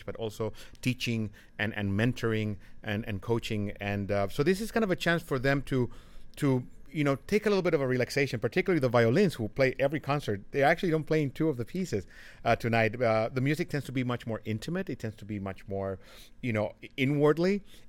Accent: Costa Rica; I grew up in Costa Rica, and, you know, we are known for our national parks, and growing up in a city that has both oceans within a couple of hours' drive, we grew up basically surrounded by nature.

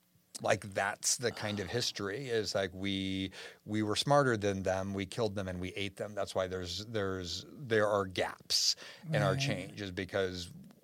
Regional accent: Pacific Northwest, United States; You know, I grew up in the Pacific Northwest, and so Bigfoot was a big deal

